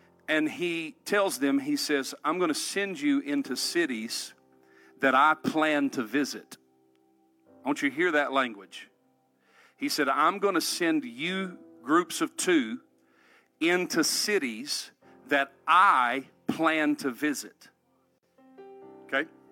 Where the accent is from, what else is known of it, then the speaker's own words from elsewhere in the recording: North Carolina, United States; accent: Southern American; Obviously, excuse my accent. I'm not only an American, I'm a Southern American. And from the great state of North Carolina.